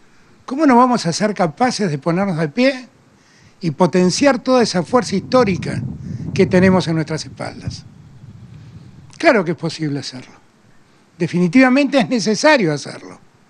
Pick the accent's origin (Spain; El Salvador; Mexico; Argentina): Argentina; Yo estoy muy orgulloso de mi país y estoy muy orgulloso de lo que somos los argentinos.